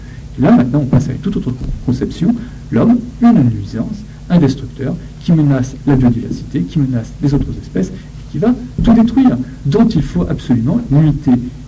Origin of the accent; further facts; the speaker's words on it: France; mais chez nous en France, on a l'impression qu'il n'y a plus de politique